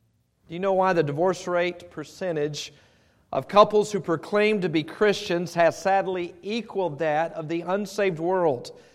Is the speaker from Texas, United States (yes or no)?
yes; Texas, United States; my fondest memory growing up in Texas during the wintertime is I remember we got a half, no joke, this is not exaggerated, we got about a half inch to an inch of snow